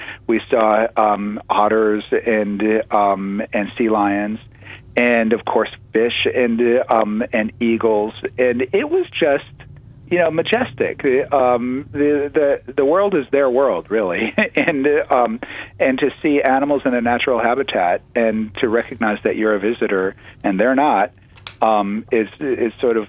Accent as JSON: {"language": "English", "town": "Toledo", "region": "Ohio", "country": "United States", "tie": "born or raised there", "said": "and I grew up in Toledo, Ohio, I'm familiar with that region."}